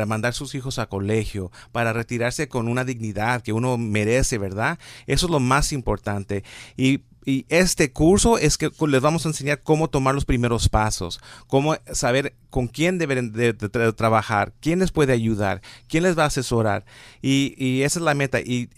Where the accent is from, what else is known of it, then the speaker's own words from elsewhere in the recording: Los Angeles, California, United States; born there; en la comunidad de donde yo nací, que es el este de Los Ángeles